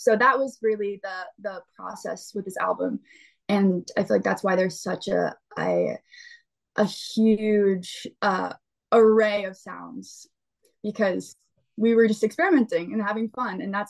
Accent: Pennsylvania, United States; and I'm from Pennsylvania, so I and my family's from Ohio and North Carolina, so I'm a huge country fan.

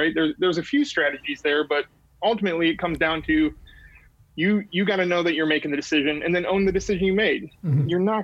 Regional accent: Midwest, United States; And, you know, like I grew up in the Midwest.

